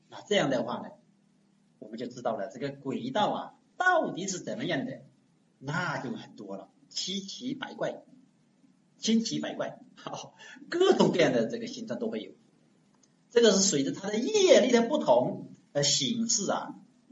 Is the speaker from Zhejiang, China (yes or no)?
yes; Wenzhou, Zhejiang, China; 我们温州人并不是很喜欢吃辣的